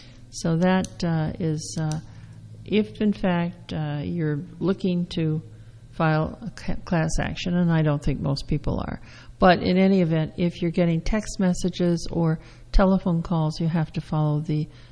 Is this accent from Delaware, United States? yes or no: no; Wisconsin, United States; But then I grew up in Wisconsin, so by December 1st, it was freezing.